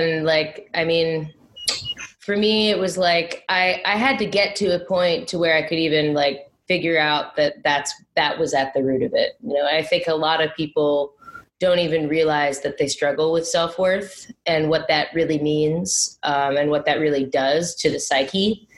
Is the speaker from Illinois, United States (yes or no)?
yes; Chicago, Illinois, United States; Sure. I grew up in Chicago.